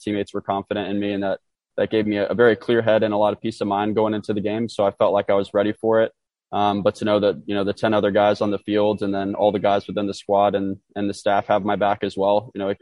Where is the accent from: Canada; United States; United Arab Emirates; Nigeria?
United States; Houston, Texas; Obviously, born and raised in the Houston area. I remember going to the Dynamo games back at Robertson Stadium